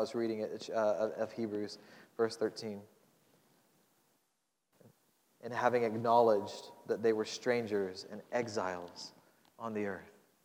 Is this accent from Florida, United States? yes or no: yes; Florida, United States; Again, growing up in Florida, the retirement capital of at least our nation, maybe of the world